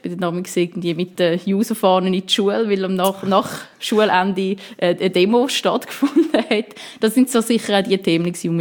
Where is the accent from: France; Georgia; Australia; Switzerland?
Switzerland; Winterthur, Zurich; ich komme aus Winterthur.